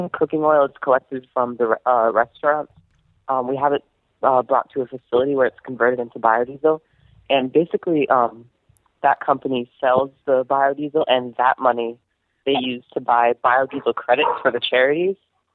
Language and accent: English; Rhode Island, United States; I'm from Rhode Island.